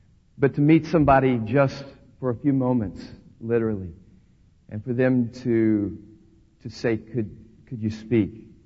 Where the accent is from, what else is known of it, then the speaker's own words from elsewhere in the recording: Arkansas, United States; Now, I'm from Arkansas originally, and I don't know how to speak in Spanish.